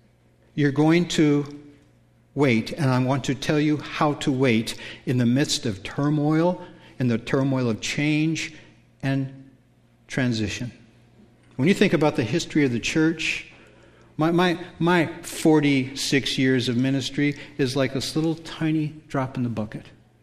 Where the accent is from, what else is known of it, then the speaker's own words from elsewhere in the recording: California, United States; And I grew up in California, and my uncles like fishing